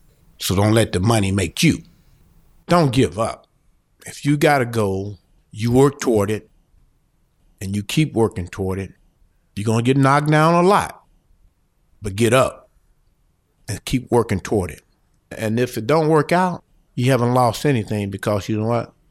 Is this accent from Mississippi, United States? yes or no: yes; Cleveland, Mississippi, United States; I grew up in Cleveland, Mississippi. It's a small town. During the area when I grew up, it was kind of like black side of town, white side of town.